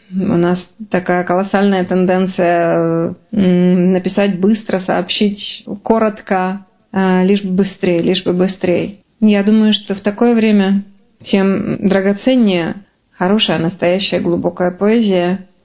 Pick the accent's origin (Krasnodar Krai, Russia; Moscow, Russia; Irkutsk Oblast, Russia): Irkutsk Oblast, Russia; Irkutsk; И я очень рада, что у меня до сих пор возникает такого рода знакомства в моем родном городе.